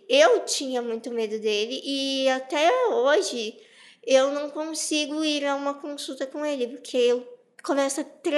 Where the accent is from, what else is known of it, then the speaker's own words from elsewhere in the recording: Taubaté, São Paulo, Brazil; tenho 20 anos. Eu nasci com epidermólise bolhosa, sou de Taubaté, aqui do interior de São Paulo.